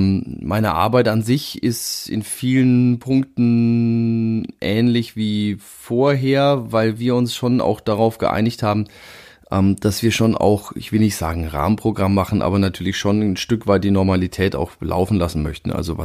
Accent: Würzburg, Bavaria, Germany; Es ist so gesehen der Verein aus meiner Heimatstadt.

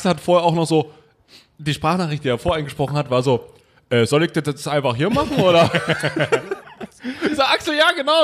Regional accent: East Germany, Germany; Ich komme aus dem Osten

